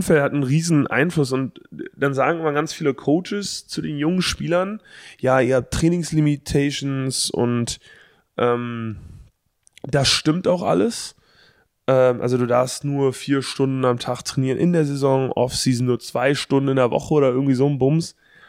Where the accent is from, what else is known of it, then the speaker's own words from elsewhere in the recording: Berlin, Germany; Ich komme aus Berlin und um 2 Uhr gehen die Lichter an.